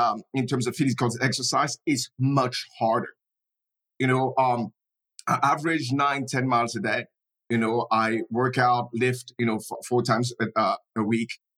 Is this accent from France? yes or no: yes; France; so growing up in France was a lot of fun, was exciting.